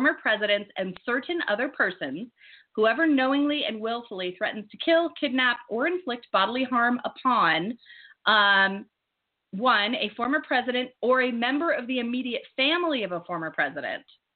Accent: California, United States; And it never occurred to me because I was raised in Marin.

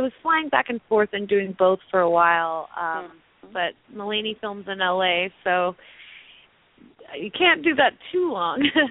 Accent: California, United States; Yeah, I'm from Southern California and went to school in Los Angeles, so this has not been a culture shock for me by any means.

